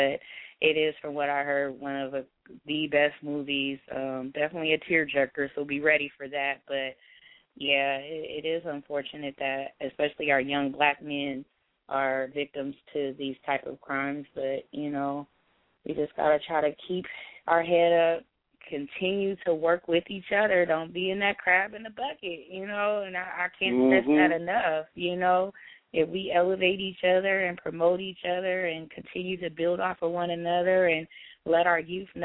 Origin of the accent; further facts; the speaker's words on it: California, United States; also born or lived in Texas; although I was born in Texas, but I enjoyed growing up in California because Texas. I have to get back there and say hi to all my roots eventually